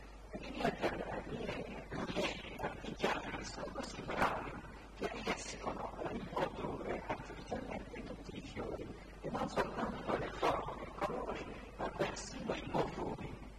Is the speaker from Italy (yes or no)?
no; Northern District, Israel; Italian is a second language; il mio accento mi tradisce